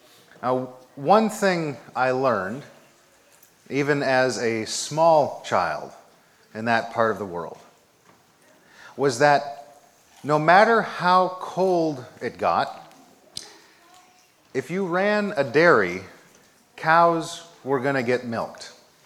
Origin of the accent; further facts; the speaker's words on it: Watrous, Saskatchewan, Canada; The first church I grew up in was in Watrous, Saskatchewan. Watrous is about 2,000 miles north of here and just a little to the west.